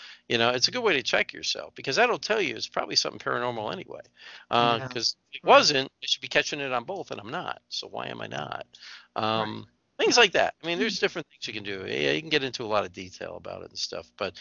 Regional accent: Rensselaer, New York, United States; I'm from Rensselaer, New York, and that's why it's named that.

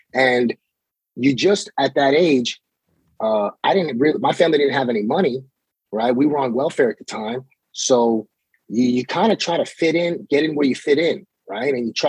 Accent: Coney Island, New York, United States; also born or lived in Cleveland; I had to go live with my uncle in Cleveland for a while, which brings us to, you know, basically how's growing up in Coney Island, right?

